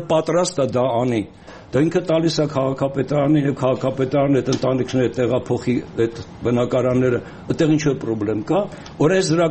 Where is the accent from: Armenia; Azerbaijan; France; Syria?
Armenia; Yerevan; որպես Երևանցի